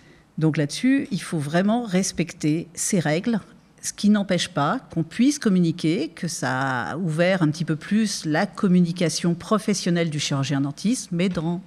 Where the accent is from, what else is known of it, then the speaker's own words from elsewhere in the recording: Auvergne-Rhône-Alpes, France; je suis savoyarde, je sais conduire